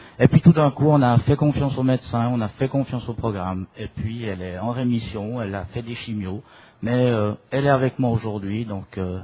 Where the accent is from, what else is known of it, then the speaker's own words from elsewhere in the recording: Switzerland; Je suis de Suisse.